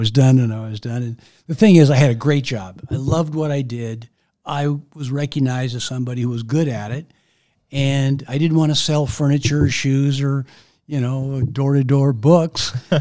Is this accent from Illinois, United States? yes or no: no; Maple Valley, Washington, United States; growing up in Maple Valley, I wanted to stay around home.